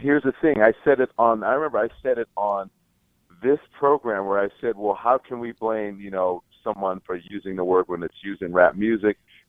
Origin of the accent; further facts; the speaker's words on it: the South, United States; Listen, I grew up in the South where people would call you that and they meant it.